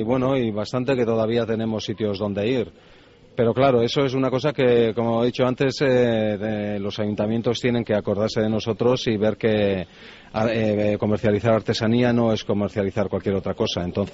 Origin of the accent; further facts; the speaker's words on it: Basque Country, Spain; Al lado de Vitoria, al lado de Salvatierra.